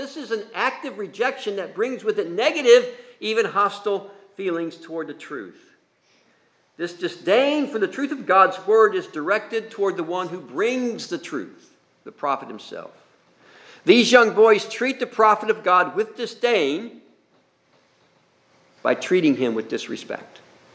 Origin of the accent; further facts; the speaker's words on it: Midwest, United States; I grew up in the Midwest, Central Time, and there used to be a PSA, public service announcement, that would come on the television set right when the news was starting